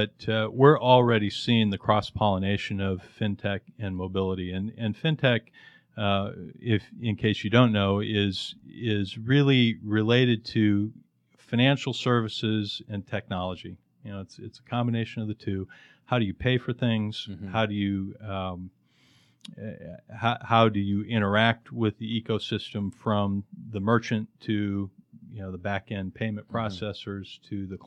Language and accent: English; California, United States; now in Atlanta, United States; You know, and I grew up in the Silicon Valley